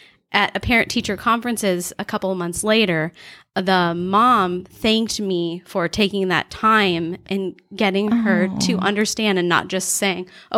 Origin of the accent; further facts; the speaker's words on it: Alliance, United States; born there; also born or lived in Hawaii / Germany; Well, I was born in Alliance, but I lived 8 years in Hawaii. 8 years in Germany.